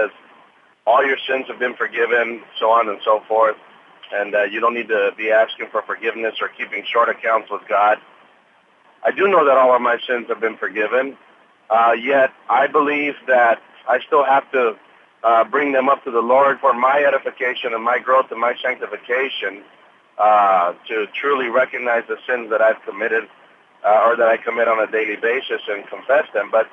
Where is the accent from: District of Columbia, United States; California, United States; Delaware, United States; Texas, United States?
California, United States; Bakersfield; I'm from Bakersfield, California.